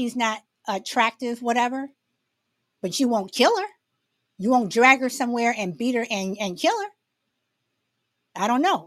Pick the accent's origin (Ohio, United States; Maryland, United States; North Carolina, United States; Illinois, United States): Illinois, United States; Chicago; I'm from Chicago, and Chicago is one of the most racist cities in America, even today. And I may live in California